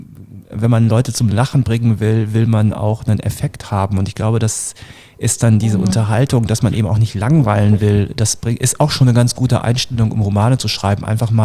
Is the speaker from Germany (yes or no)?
yes; Northern Germany, Germany; ich komme auch aus Norddeutschland vom flachen Land